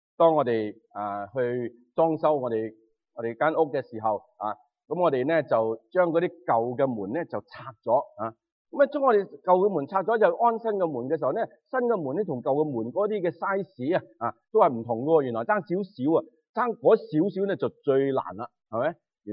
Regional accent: Guangdong, China; 咁大家即系我哋广东人啦，我哋就通常咧就会话三十六雀咧就走为咩啊上雀啊嘛吓。

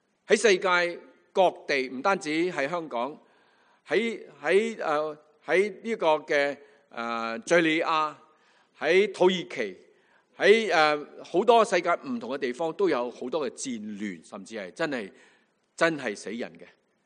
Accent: Chaozhou, Guangdong, China; 佢唔知点解知道我系潮州人，我都冇讲过一句啊。

